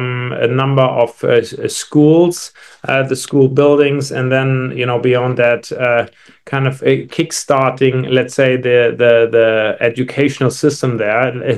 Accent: Frankfurt, Hesse, Germany; I grew up in Frankfurt, Germany. But as a young child, teenager, I would often go to South Africa where my grandparents lived.

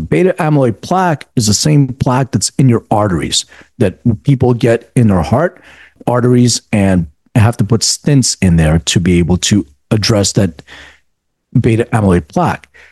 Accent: Philadelphia, Pennsylvania, United States; now in Los Angeles, United States; So I live in Los Angeles. I'm from Philadelphia.

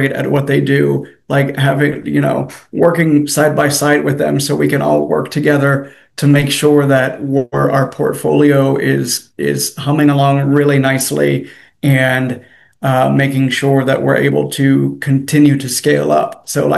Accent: California, United States; now in South Carolina, United States; So I wasn't in California. I'm from California.

